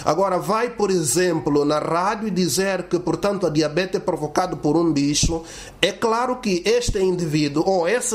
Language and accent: Portuguese; Angola; nascemos em Angola e as nossas doenças também são diferentes.